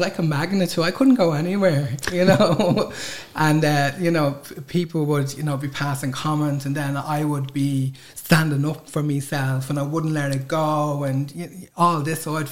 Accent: Crumlin, Leinster, Ireland; like growing up in Crumlin as well, like, you know, you kind of had to be hard

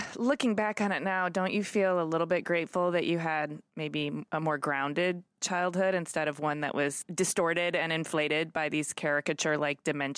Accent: Michigan, United States; No, I'm not. I'm from Michigan

